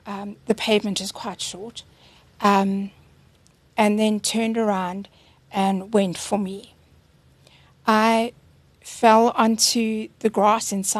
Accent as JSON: {"language": "English", "town": "Alberton", "region": "Gauteng", "country": "South Africa", "tie": "born or raised there", "said": "Born and bred, always been in the south. Okay. Always been in Alberton, yes."}